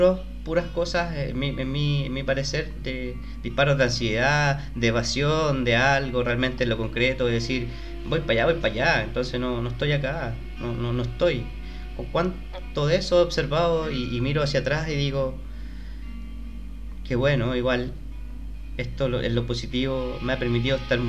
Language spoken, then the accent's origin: Spanish; Santiago, Santiago Metropolitan Region, Chile; por lo menos en mi experiencia como santiaguino, moviéndome todos los días, hasta bien tarde